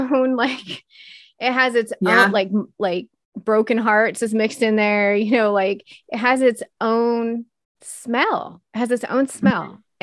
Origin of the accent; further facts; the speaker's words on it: the South, United States; I'm the Southerner of the trio here.